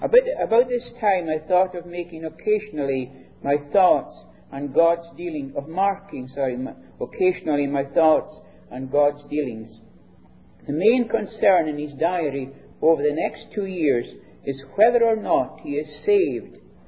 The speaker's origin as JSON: {"language": "English", "region": "Scotland", "country": "United Kingdom", "tie": "born or raised there", "said": "When I grew up in Scotland, we spoke of Andrew Bonar."}